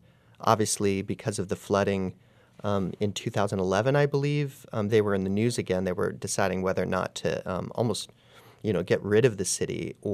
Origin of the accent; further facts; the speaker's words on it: San Diego, California, United States; also born or lived in New York City; now in Cairo, United States; I came here from graduate school in New York City, but I'm originally from San Diego, so I'm used to, obviously, the ocean